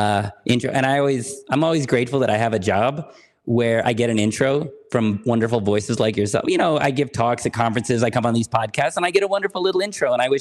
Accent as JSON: {"language": "English", "town": "Berkeley", "region": "California", "country": "United States", "tie": "born or raised there", "moved": "as an adult", "lives_now": "Mexico", "said": "Well, right now I am in Mexico. Oh. But I grew up in California, Berkeley, California, but I left the U.S. about 10 years ago."}